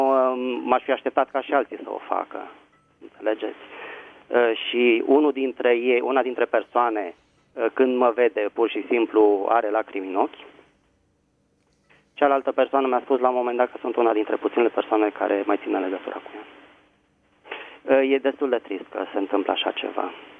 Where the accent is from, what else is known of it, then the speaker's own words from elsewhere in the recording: Bucharest, Romania; sunt din București.